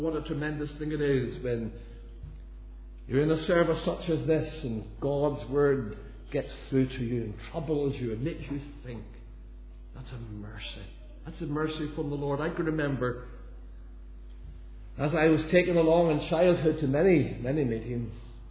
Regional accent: Lisburn, Northern Ireland, United Kingdom; Remember, after one of those meetings in my hometown of Lisburn, and the meeting there in the Christian Workers Union Hall

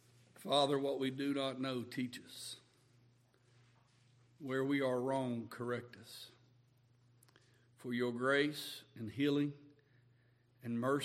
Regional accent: the South, United States; I'm from the South. We say y'all.

